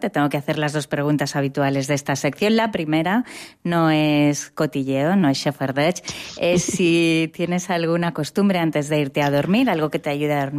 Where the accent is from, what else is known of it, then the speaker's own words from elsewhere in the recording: Balearic Islands, Spain; jo com a mallorquina catalana parlant